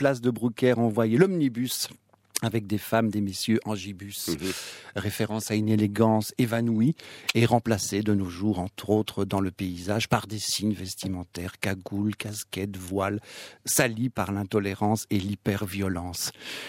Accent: Belgium; Et comme on est belge

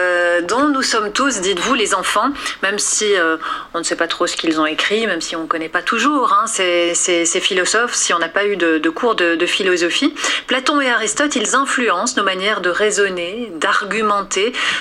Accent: Belgium; Mais la culture de la philosophie, elle n'est pas si présente que ça chez nous en Belgique.

